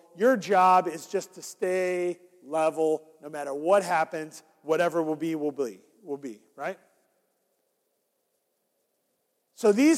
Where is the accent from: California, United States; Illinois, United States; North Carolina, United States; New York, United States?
New York, United States; See, I grew up in New York.